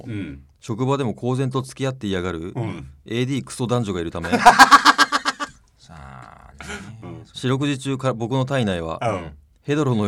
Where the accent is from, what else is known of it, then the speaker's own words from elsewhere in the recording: Yamagata, Japan; ほう僕の地元山形とは違い